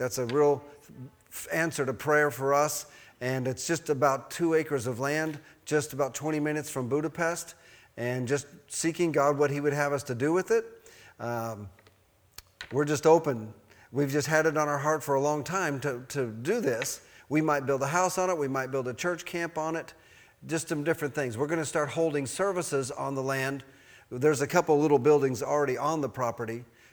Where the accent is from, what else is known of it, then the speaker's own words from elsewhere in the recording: Colorado, United States; We're from Colorado originally, but when Robin was at Rhema for her first year, I didn't feel called to go to Rhema that year, and I was working in Tennessee